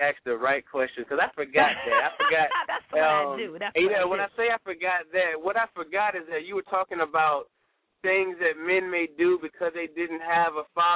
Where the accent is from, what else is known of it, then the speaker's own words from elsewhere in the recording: Richmond, Virginia, United States; I'm going to bring it to my hometown, Richmond